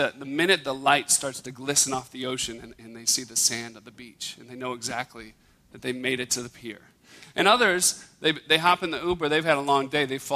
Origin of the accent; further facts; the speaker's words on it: Chicago, Illinois, United States; And I'm from Chicago. And she's from St. Louis. And being from Chicago makes me a Cubs fan